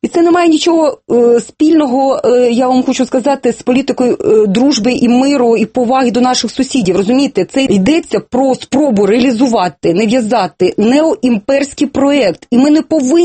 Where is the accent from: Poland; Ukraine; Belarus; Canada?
Ukraine; Eastern Ukraine; born there; Я східна, народилася на Східній Україні. Дід мій, прадід, всі жили в Києві.